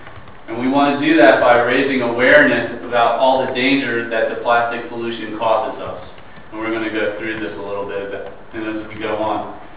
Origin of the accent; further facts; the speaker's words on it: New Jersey, United States; moved away; I'm a 18-year resident of southeastern North Carolina. I moved here from South Jersey, where I grew up.